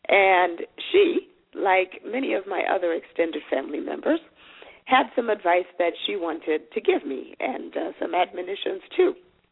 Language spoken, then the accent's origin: English; Zimbabwe; first language Shona; English is a second language; I called my grandmother Mbuya. That's my native language, which is Shona. That's what grandmother is in Shona.